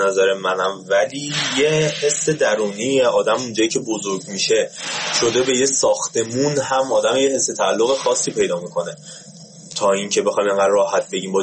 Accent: Iran; من اگرم مهاجرت بکنم قاعدتا وطنم میشه ایرانه.

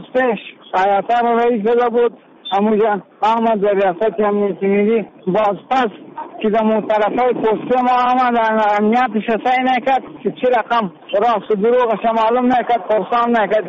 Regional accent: Afghanistan; یا افغان هستیم از افغانستان هستیم

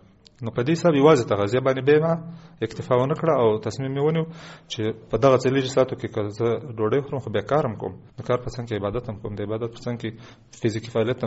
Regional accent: Kunar, Afghanistan; زه د کونړ یم

